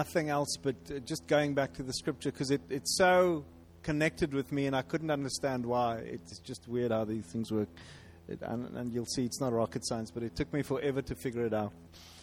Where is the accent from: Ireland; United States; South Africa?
South Africa; I come from South Africa, and that's Mandela Land.